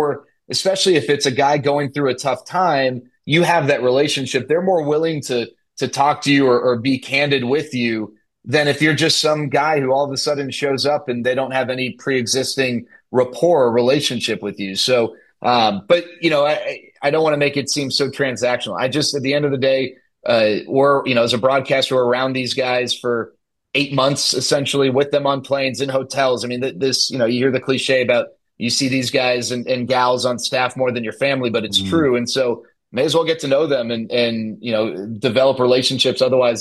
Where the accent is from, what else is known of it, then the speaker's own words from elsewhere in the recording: Dallas, Texas, United States; when I was a young Rangers fan growing up in Dallas, I used to love all the little tidbits, right?